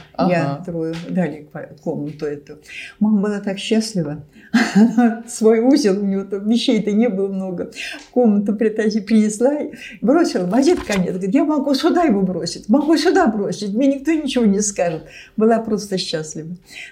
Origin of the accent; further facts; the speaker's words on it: Kolomna, Moscow Oblast, Russia; born there; Вот, родилась в Коломне.